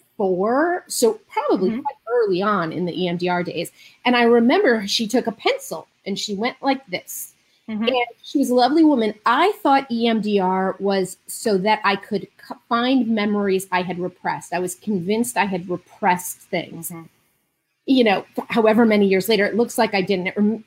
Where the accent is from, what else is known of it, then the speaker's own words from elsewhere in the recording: California, United States; So my background with it, you know, I'm a Jew from Marin County.